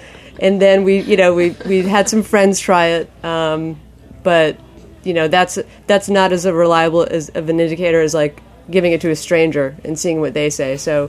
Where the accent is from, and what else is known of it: Maine, United States; born or raised there